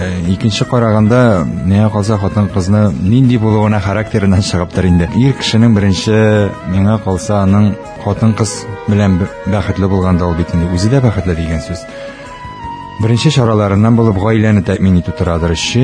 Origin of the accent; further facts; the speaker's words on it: Kuam, Tatarstan, Russia; Әтнә районы, Куәм авылында яшәгәндә, без 5, 6, 7, 8 яшьлек, 9, 10 яшьлек инде иң өлкәннәр